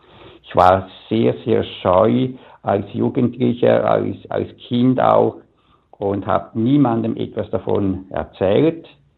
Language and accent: German; Balgach, St. Gallen, Switzerland; Also ich bin aufgewachsen im St. Galler Rheintal in Balgach in einer sehr katholischen Familie.